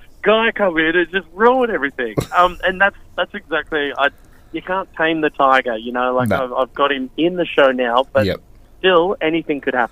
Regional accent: Wagga Wagga, New South Wales, Australia; I grew up in Wagga Wagga

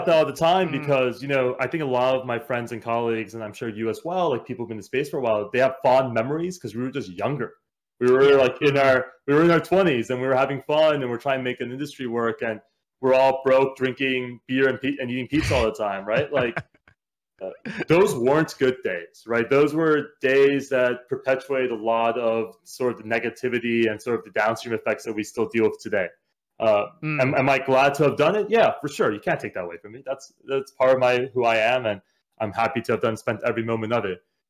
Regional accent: Los Angeles, California, United States; My background, I'm the son of immigrants, born and raised in Los Angeles, went to public school my entire life before getting a real good chance to go to the university out east.

